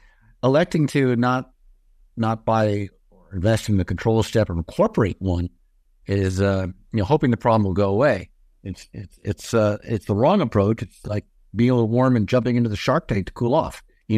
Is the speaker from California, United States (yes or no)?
yes; California, United States; Now, I'll say that California, taking a little bit of dig in my home state, took a very laissez-faire approach also on microbial testing.